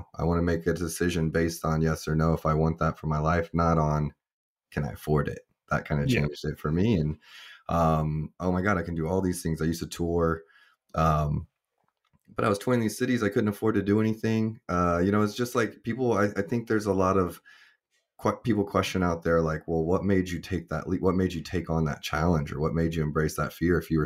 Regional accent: Canada; now in Kansas City, United States; I'm Canadian, by the way.

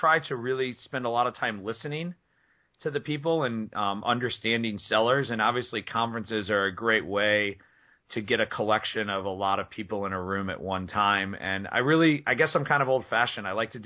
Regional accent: Midwest, United States; And I think a lot of it comes from a Midwest background, you know, growing up in the Midwest.

